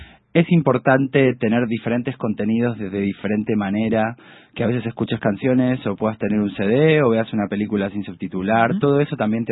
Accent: Argentina; Nosotros que somos argentinos no vamos a tener acento español

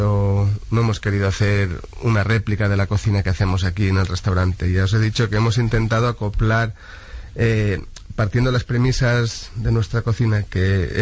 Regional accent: Valencian Community, Spain; se nota que somos valencianos y que somos del Mediterráneo.

